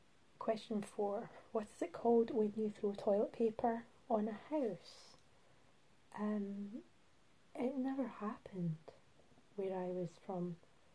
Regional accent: Scotland, United Kingdom; I'm from Scotland in general. More specifically, I live currently in a lovely big city called Glasgow. But I'm more from the west of Scotland. But I've had, I've dabbled in other areas of Scotland for varying lengths of time.

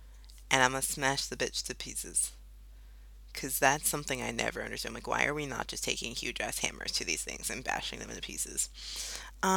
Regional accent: United States; now in Germany; I live in Germany. I'm American, but I live in Germany.

